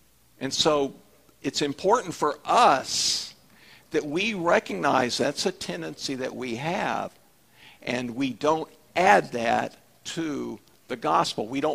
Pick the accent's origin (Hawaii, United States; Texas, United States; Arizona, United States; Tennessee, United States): Texas, United States; We know, hey, I'm from Texas, he's from New York, we do things different, okay?